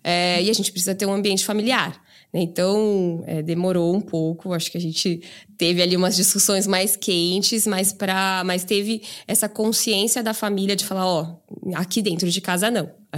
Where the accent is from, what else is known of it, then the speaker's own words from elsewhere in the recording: Avaré, São Paulo, Brazil; now in São Paulo, Brazil; Eu saí de Avaré, né, cidade minúscula, meu sonho era sempre vir estudar em São Paulo